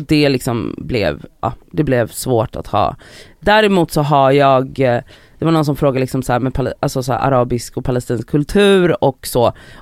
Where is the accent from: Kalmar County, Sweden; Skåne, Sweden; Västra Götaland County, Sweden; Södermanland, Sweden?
Västra Götaland County, Sweden; Gothenburg; Jag är då uppvuxen i Biskopsgården i Göteborg.